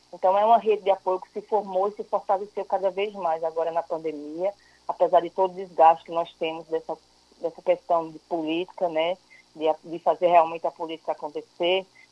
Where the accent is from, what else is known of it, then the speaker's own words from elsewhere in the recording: São Bento do Una, Pernambuco, Brazil; Eu sou do interior de Pernambuco, sou de São Bento